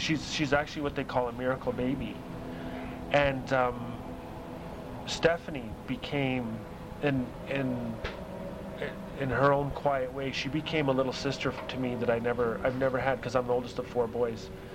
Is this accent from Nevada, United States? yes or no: no; Fort Smith, Arkansas, United States; And at that time, when I had land in a trailer in my hometown of Fort Smith, and that's where I wrote, and I lived